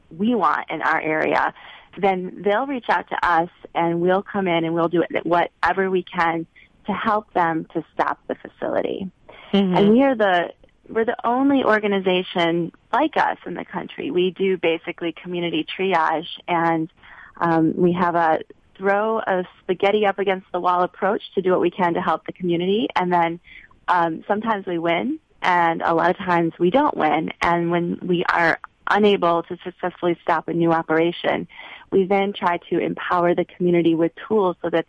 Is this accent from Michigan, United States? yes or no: yes; Michigan, United States; I did. I was raised in Michigan, and my dad was a dairy farmer.